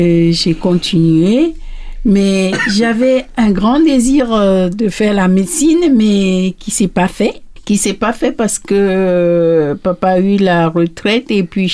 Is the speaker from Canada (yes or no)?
no; Kpalimé, Plateaux, Togo; je viens du Togo, d'un petit village qui s'appelle Tové à Honjo, qui est pas loin de Palimé. Je suis née à Palimé, où j'ai grandi.